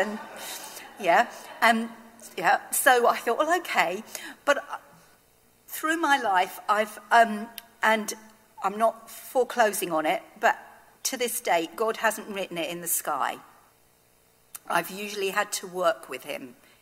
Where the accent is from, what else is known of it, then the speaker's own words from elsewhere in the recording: Burnham-on-Crouch, East of England, United Kingdom; I grew up in Burnham-on-Crouch.